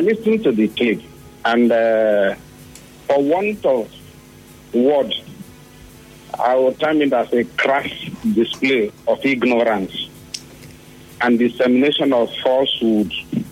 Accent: Rivers, Nigeria; I'm from Akokotoro, so I can say a LEMA.

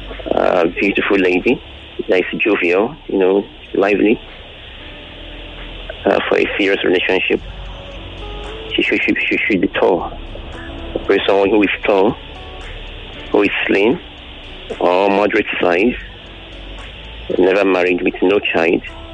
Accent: Imo, Nigeria; now in Lagos, Nigeria; I am from Imo State. But I stay in Lagos.

